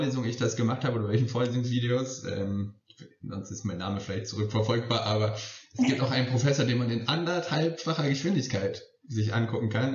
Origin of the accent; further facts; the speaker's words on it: North Rhine-Westphalia, Germany; Also ich komme ja aus der Region.